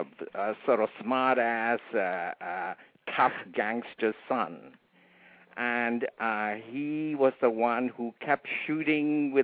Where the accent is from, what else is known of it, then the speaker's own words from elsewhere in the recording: London, United Kingdom; I come from London, and there was a screening in London